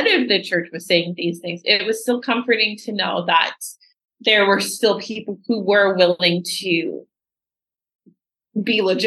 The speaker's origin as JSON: {"language": "English", "town": "Sanford", "region": "Florida", "country": "United States", "tie": "born or raised there", "said": "I grew up near Stanford, which is where George Zimmerman murdered Trayvon Martin."}